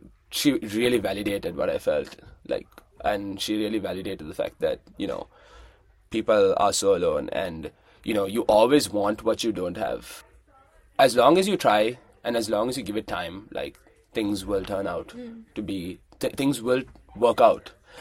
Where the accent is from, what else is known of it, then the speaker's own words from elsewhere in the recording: Colombo, Western Province, Sri Lanka; And I grew up in Colombo, Sri Lanka.